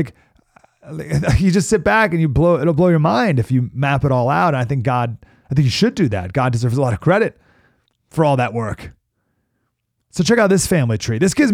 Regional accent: Syracuse, New York, United States; I grew up way over there. I grew up in Syracuse, New York.

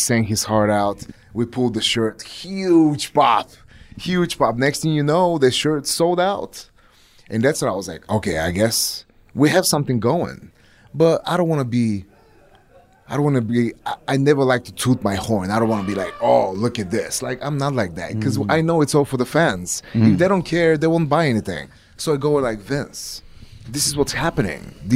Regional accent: Plovdiv, Plovdiv Province, Bulgaria; born or raised there

